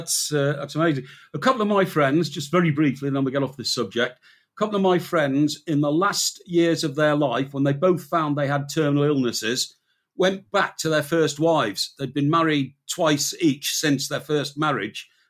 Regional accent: Chester, North West England, United Kingdom; moved away as an adult; also born or lived in Newcastle / Birmingham / London / Manchester; And then I decided that I had to leave my hometown, Chester, to start my career in journalism properly. And I went to Newcastle and then Birmingham and London, Manchester and New York and everywhere else.

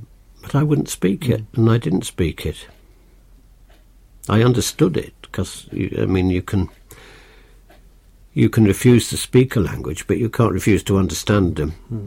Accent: Wales, United Kingdom; also born or lived in Lampeter / Kidwelly; now in Wem, United Kingdom; I'm Shropshire by adoption, I suppose, but still prefer to think of myself as Welsh. And then, of course, I went back then and lived for 30 years in Wales, Lampeter and Kidwelly.

